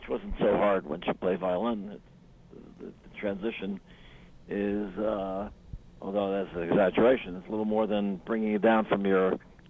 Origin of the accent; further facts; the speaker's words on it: New Haven, Connecticut, United States; born there; I was born in New Haven, Connecticut, to a family of...